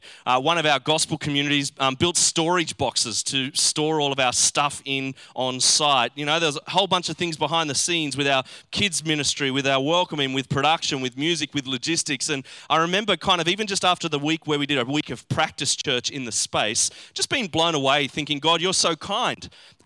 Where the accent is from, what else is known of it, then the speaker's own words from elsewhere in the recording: New South Wales, Australia; now in Brisbane, Australia; I'm from New South Wales. That sometimes just slips out.